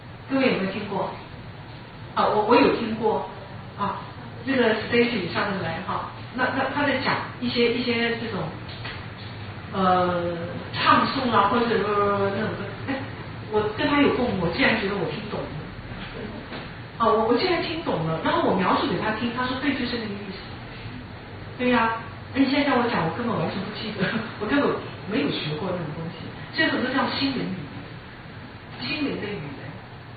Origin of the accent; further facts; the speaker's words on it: Taipei, Taiwan; 我从小也一直住在淹水区，啊，因为我小时候住在那个现在就是信义计划区嘛，但我小时候那个地方是常常淹水的地方。